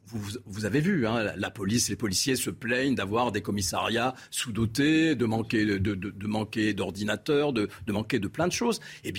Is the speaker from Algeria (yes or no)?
yes; Algeria; born there; moved away; moi je suis issu de l'immigration, puisque je suis algérien d'origine. Je suis né en Algérie quand elle était colonie française, et puis je suis venu en Algérie après.